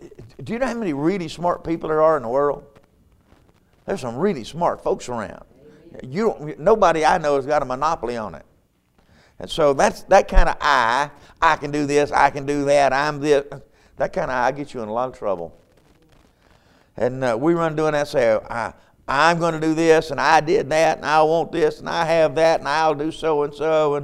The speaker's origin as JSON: {"language": "English", "town": "Marion", "region": "North Carolina", "country": "United States", "said": "I'm from Marion, North Carolina."}